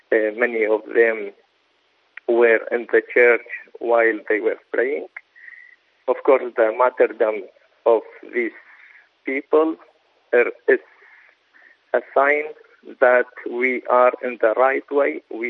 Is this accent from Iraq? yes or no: yes; Iraq; I am priest from Iraq.